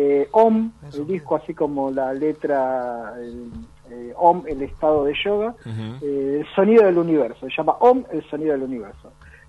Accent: Buenos Aires, Argentina; que somos de Congreso y Constitución, nos quedaba muy lejos

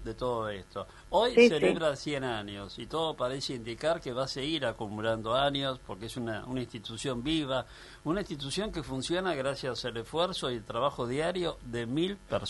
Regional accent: Argentina; los argentinos estamos orgullosos de cosas tales como nuestro asado, nuestro vino Malbec, nuestras pizzas, nuestros jugadores de fútbol

